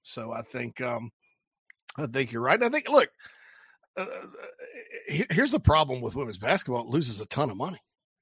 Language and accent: English; the South, United States; they let me watch Southeastern Conference football because they know I'm from the South and they like me.